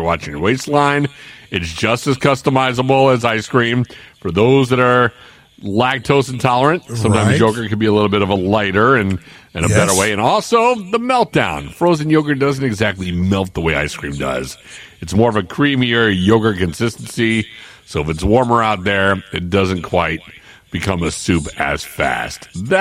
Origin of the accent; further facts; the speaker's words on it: East Coast, United States; When I grew up on the East Coast, they had that Carvel ice cream